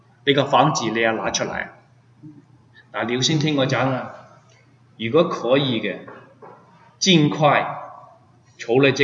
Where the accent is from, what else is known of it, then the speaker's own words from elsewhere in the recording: Hong Kong; now in Canada; 我们是香港来是什么时候来？我们70年代来这里